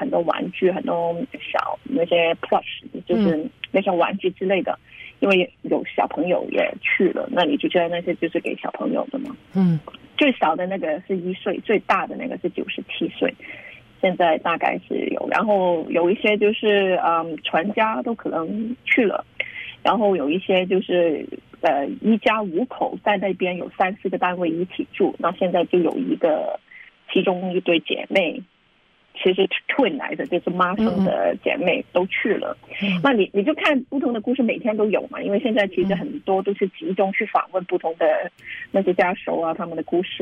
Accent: Hong Kong; accent: Hong Kong; 可能听众听到我的口音都知道，我真的就是真正的一个香港人。

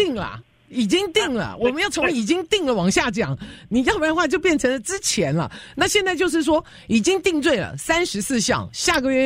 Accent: United States; 这个我们美国人的事情

